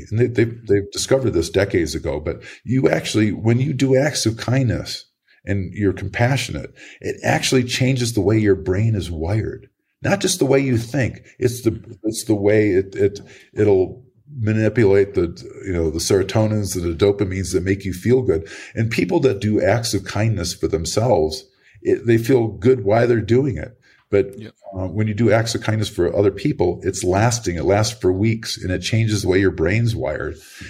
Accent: Boulder, Colorado, United States; We're in the Boulder Film Festival, a smaller one, but this is my hometown, my old hometown.

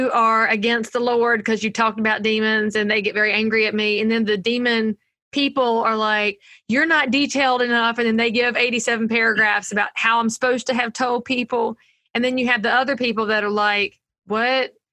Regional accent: North Carolina, United States; I mean, I am from North Carolina and I have learned enough about this.

